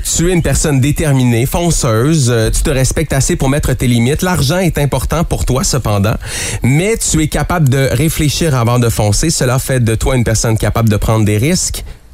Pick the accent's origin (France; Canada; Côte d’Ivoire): Canada; Quebec; accent: Lac-Saint-Jean; mon accent du Lac-Saint-Jean est sorti